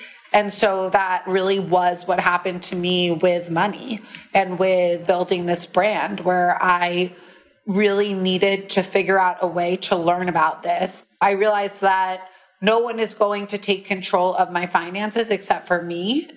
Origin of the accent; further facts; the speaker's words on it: New York, United States; I grew up on the Upper East Side and was just always around finance and money and wealth